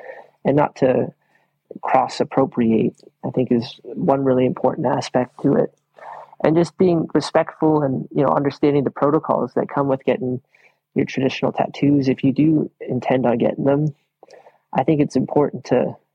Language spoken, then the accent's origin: English; Canada; Well, I come from the Caribou people from Umimaktok. And so I got antlers that just wrap around my neck to pay homage to that.